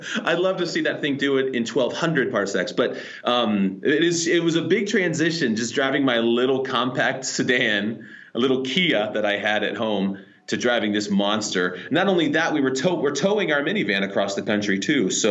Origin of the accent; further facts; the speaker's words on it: Columbus, Ohio, United States; My business is here, and we're from Columbus, Ohio. You know, I thought my business is in Columbus.